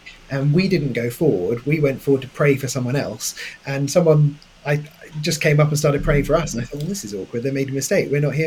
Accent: Ashford, South East England, United Kingdom; now in London, United Kingdom; I'm from Kent. So I grew up in Ashford in Kent. Went to university in Canterbury in Kent, just up the road. And was there until I moved to London.

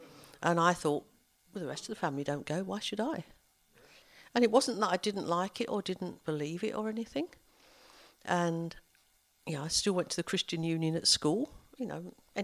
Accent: Southend-on-Sea, East of England, United Kingdom; From the end of Southend Pier, which is where we grew up in Essex

